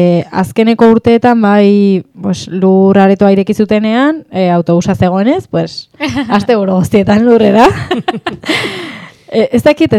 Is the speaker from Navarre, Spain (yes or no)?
yes; Pamplona, Navarre, Spain; Esan dudan moduan oso Iruñakoa naiz, edo irikoa